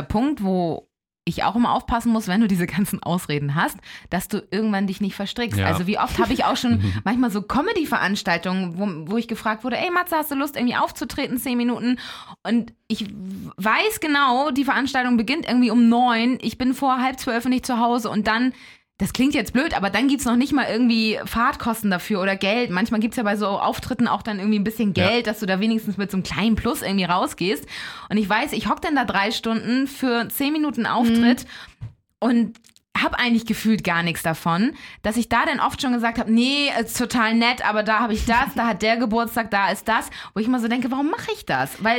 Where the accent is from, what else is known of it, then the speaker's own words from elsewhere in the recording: Elmshorn, Schleswig-Holstein, Germany; in meiner Heimat Elmshorn, im Elmshorner Stadttheater.